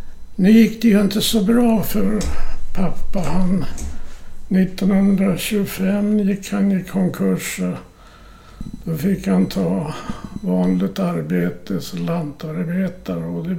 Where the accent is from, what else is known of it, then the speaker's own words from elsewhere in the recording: Mörkö, Stockholm County, Sweden; born there; Jag är född på en ö som heter Mörke i södra Stockholms skärgård.